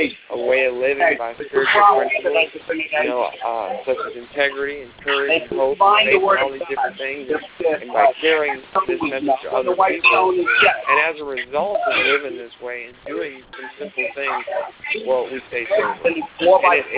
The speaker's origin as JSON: {"language": "English", "region": "Texas", "country": "United States", "said": "I'm from Texas, and I am 31 years old"}